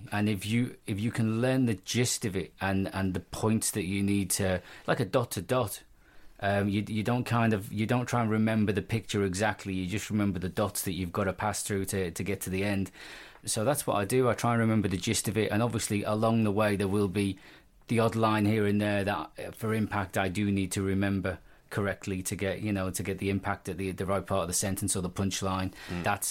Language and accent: English; Liverpool, North West England, United Kingdom; You're also, well, I'm also from Liverpool, I'm also married, I've also got a kid.